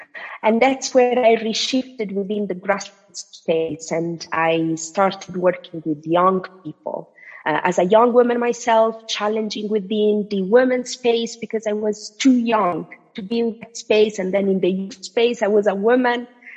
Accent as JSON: {"language": "English", "country": "Italy", "tie": "born or raised there", "said": "As a matter of background, I'm Tunisian, but I was born and raised in Italy."}